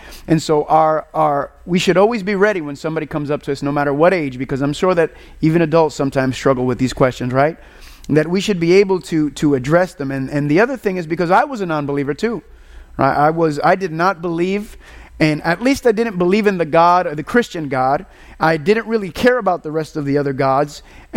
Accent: Puerto Rico; I'm from Puerto Rico, so I was over in Puerto Rico

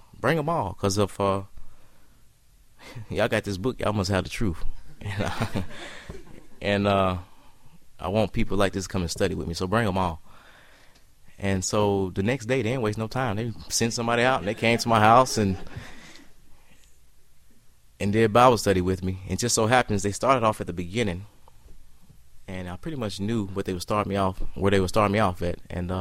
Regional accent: Kentucky, United States; also born or lived in Georgia; I moved from Georgia back home to Kentucky.

